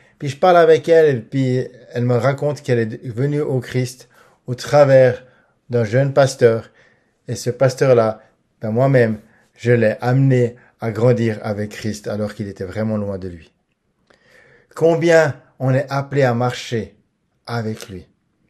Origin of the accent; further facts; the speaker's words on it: Switzerland; J'ai commencé mon ministère en Suisse, parce que je viens de Suisse